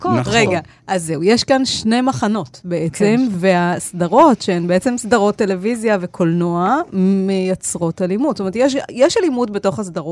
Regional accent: Rishon LeZion, Central District, Israel; כי גם אני מראשון.

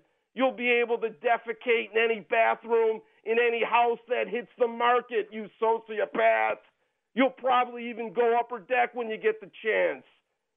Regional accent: Buffalo, New York, United States; Growing up in Buffalo, you learn two things at a really young age.

